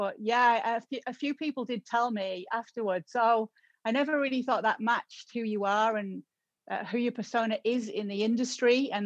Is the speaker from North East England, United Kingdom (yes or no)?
yes; Middlesbrough, North East England, United Kingdom; accent: Middlesbrough; I have a Middlesbrough accent because I was born and raised in Middlesbrough, and Middlesbrough made me who I am and made me love football because it's a town that loves its football club.